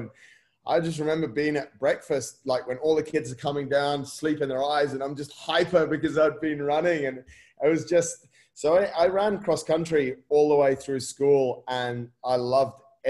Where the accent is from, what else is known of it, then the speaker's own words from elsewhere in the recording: England, United Kingdom; I mean, being English, a lot of people would say you probably enjoyed the social afterwards